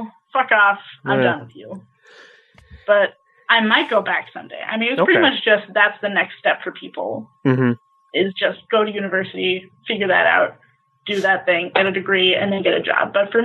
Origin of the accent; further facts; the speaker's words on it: United States; Nope, I'm moving back to the States.